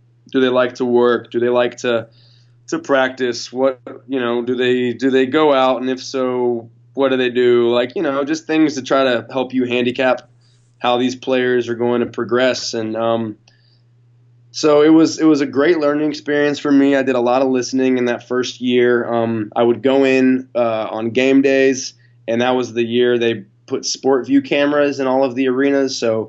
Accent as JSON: {"language": "English", "town": "Atlanta", "region": "Georgia", "country": "United States", "tie": "born or raised there", "said": "like I said, I'm from Atlanta, grew up there, avid Hawks fan throughout the doldrums."}